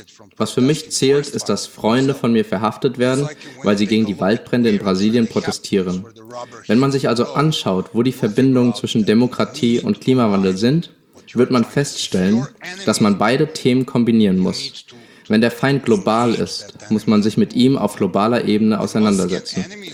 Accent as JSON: {"language": "German", "country": "Serbia", "said": "Ich komme aus Serbien, einem Land, das unter der Regierung seit Jahren in eine Kleptokratie abrutscht."}